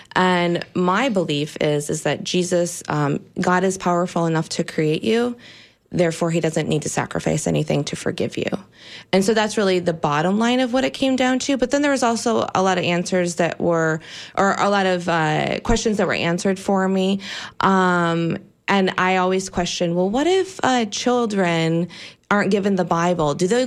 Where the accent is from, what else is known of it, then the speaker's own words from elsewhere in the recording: Lansing, Michigan, United States; Lansing, Michigan.